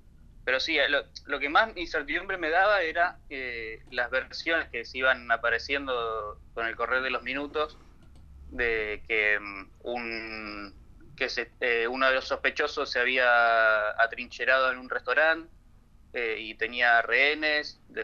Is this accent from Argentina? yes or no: yes; Argentina; nosotros que somos argentinos